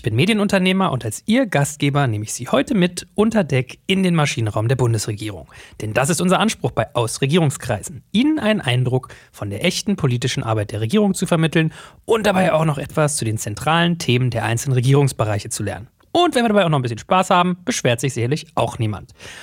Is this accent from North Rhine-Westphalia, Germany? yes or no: no; Berlin, Germany; wenn man als Berliner hier mit Ahoi den Podcast beginnt